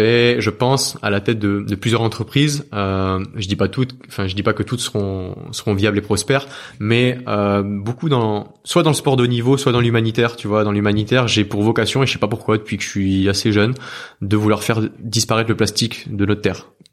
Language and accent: French; Namur, Wallonia, Belgium; born there; Moi, je suis né à Namur et j'y suis retourné peut-être une ou deux fois.